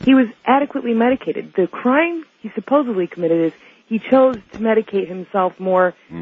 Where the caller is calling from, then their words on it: Janesville, Wisconsin, United States; I am calling from Janesville, Wisconsin on WCLO Radio.